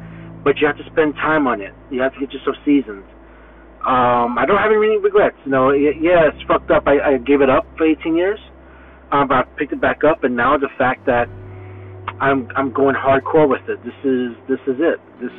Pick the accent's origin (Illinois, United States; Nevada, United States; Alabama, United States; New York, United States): New York, United States; Brooklyn; I'm from Bed-Stuy, which is the neighboring city of Bushwick, and we kind of grew up in the same neighborhood.